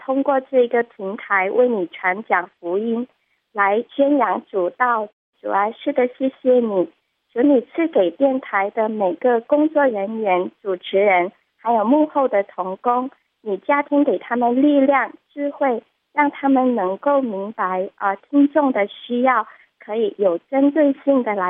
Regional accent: Guangdong, China; 大家好，我是广东的

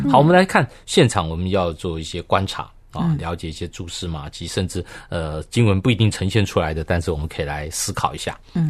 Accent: China; 那各地方都有分封的王，尤其像我们中国人讲诸侯。

